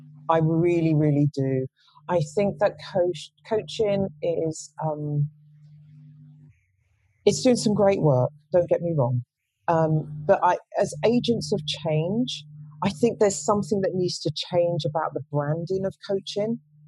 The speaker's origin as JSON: {"language": "English", "region": "London", "country": "United Kingdom", "tie": "born or raised there", "said": "you know, I grew up in South London."}